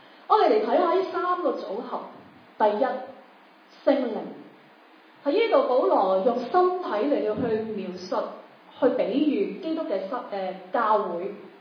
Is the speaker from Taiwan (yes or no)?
no; Macau; first language yue; Chinese is a second language; 我们可能是来自于香港，其实我不是香港人，我应该正确来讲是澳门人。